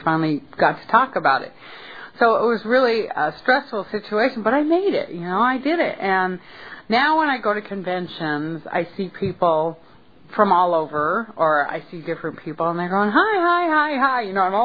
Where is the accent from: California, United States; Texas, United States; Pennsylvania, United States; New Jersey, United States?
California, United States; Harbor City; from Harbor City, California.